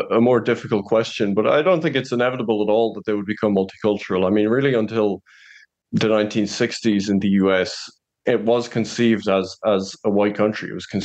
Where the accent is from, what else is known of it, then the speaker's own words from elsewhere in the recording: Ireland; I especially see that as an Irish person